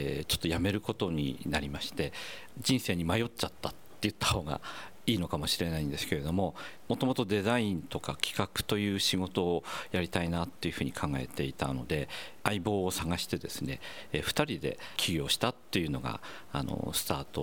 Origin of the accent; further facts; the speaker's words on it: Fukushima, Japan; 自分のふるさとがですね、やっぱり福島であるっていうことをですね、すごく実感した瞬間だったかなと思います。